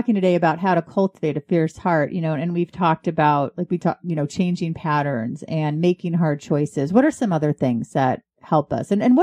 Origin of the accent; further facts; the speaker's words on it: San Jose, California, United States; now in US East Coast; I was from San Jose. Now I'm on the East Coast.